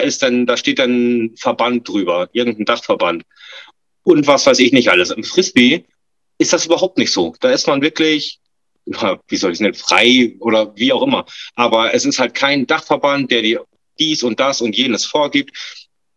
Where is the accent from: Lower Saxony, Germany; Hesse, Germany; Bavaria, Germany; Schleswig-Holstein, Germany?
Lower Saxony, Germany; Garlstedt; Ich komme nördlich von Bremen. Das kleine Örtchen nennt sich Galstedt. Das ist im Kreis Ostholz-Scharmbeck.